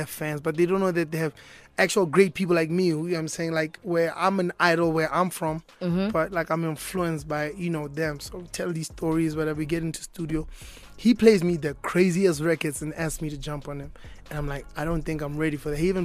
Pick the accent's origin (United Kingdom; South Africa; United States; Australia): South Africa; as I'm talking to … I'm like, yo, man, I'm from South Africa.